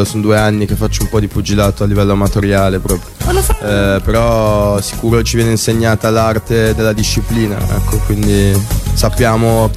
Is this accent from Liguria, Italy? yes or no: yes; Genoa, Liguria, Italy; Beh, grazie, grazie, tipo, certo, io sono di Genova.